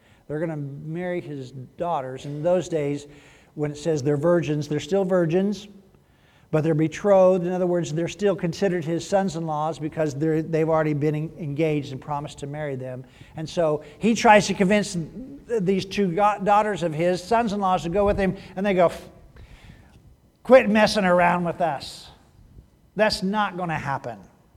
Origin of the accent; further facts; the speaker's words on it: California, United States; And I'm still from California. Fruits and nuts.